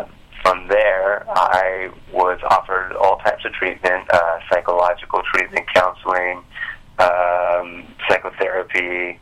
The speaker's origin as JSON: {"language": "English", "town": "Anaheim", "region": "California", "country": "United States", "tie": "born or raised there", "said": "I'm from Anaheim, California, born and raised."}